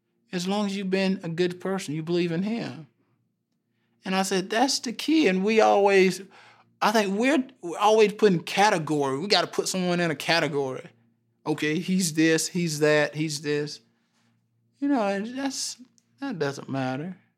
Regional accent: the South, United States; You know, I grew up in the South. My senior year was a very big racial detention, you know, in my hometown.

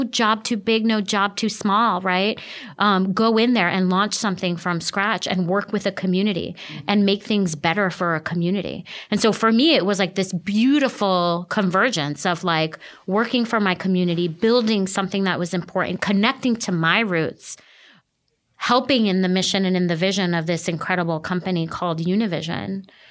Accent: United States; moved away as an adult; now in Puerto Rico; I'm going to go live mm-hmm. in a Caribbean country after being born and raised in the States for all these years.

